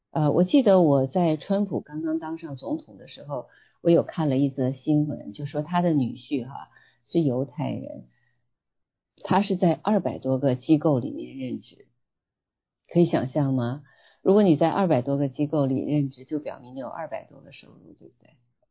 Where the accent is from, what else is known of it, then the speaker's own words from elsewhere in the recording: China; 这个就是说我们中国人哈，我觉得我们以前少有的一个模式